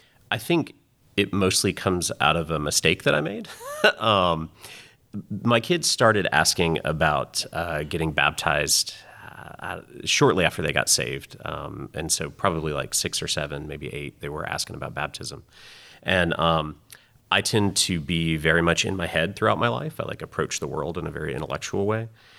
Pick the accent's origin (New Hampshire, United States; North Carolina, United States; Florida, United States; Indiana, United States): North Carolina, United States; also born or lived in California; We're from North Carolina. We were out in California for a long time for work, and then we're glad to be back here.